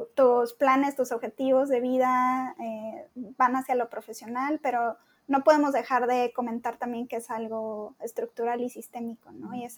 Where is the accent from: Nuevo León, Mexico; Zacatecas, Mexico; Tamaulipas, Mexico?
Nuevo León, Mexico; Monterrey; soy mexicana, estudié diseño y soy de una ciudad que es en el norte de México, que es Monterrey, que es una ciudad que se caracteriza mucho por el trabajo.